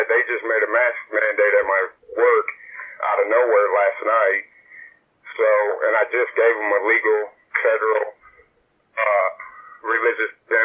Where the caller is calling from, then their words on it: Indiana, United States; from Indiana.